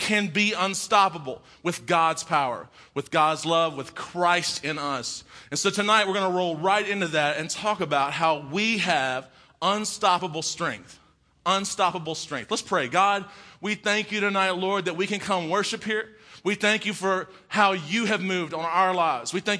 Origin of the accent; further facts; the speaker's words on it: Mississippi, United States; I'm from Mississippi. We got a basketball and a football.